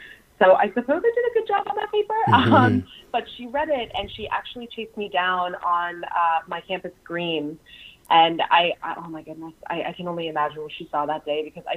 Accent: Midwest, United States; I'm originally from the Midwest, the Rust Belt

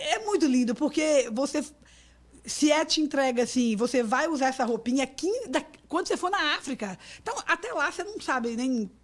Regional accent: Belo Horizonte, Minas Gerais, Brazil; now in Lowell, United States; eu sou de Belo Horizonte. Moro aqui em Lowell há 23 anos.

